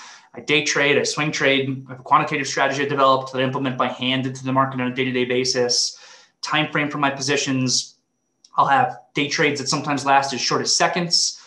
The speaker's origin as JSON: {"language": "English", "town": "Long Island", "region": "New York", "country": "United States", "tie": "born or raised there", "said": "So I grew up in Long Island, New York. I went to NYU for college."}